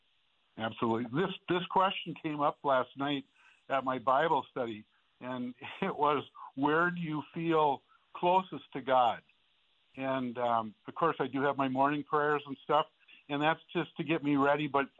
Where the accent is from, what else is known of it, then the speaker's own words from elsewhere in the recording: Brainerd, Minnesota, United States; I grew up in Brainerd in a very nice family. Grew up, was Catholic, went to parochial school